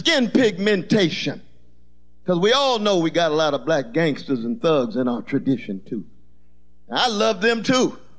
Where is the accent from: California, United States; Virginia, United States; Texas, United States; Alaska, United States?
California, United States; Glen Elder; My brothers and sisters I grew up with in Glen Elder. I'll never forget them.